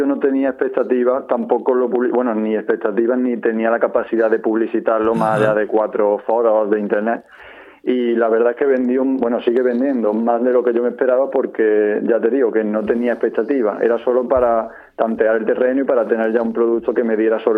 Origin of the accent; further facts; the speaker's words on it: Puente Genil, Andalusia, Spain; Puente Genil, que es de donde yo soy